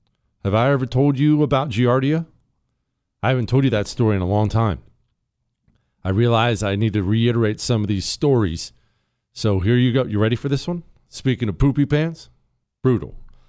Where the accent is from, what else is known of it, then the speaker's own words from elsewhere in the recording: Bozeman, Montana, United States; Now, I grew up in the mountains. I grew up in Bozeman, Montana. That's where we moved when I was 10 years old.